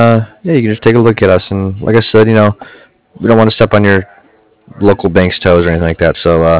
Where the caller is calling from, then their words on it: Cardiff, Wales, United Kingdom; I am calling from Cardiff. That's C-A-R-D-I-F-F